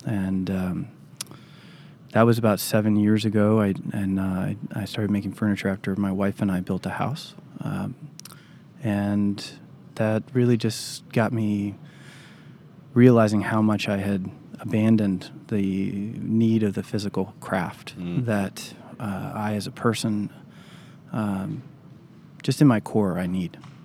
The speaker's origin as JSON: {"language": "English", "town": "Boulder", "region": "Colorado", "country": "United States", "tie": "born or raised there", "said": "I grew up in Boulder, Colorado."}